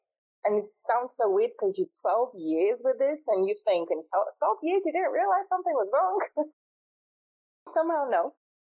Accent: United Kingdom; now in Angola; And I grew up in the UK, but I'm from Portugal and Angola. But most of my life, I did grow up in the UK.

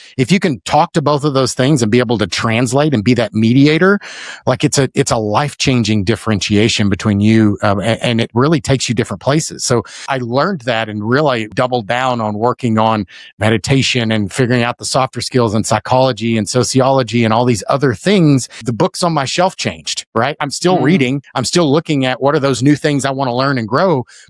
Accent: Dallas, Texas, United States; And I grew up in Dallas. So there was a bookstore in Dallas, actually it was in Plano.

